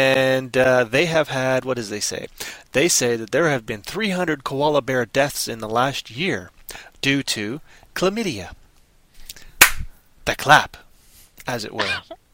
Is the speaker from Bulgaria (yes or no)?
no; Toronto, Ontario, Canada; And here in Toronto, my hometown where I'm in, because I'm in right now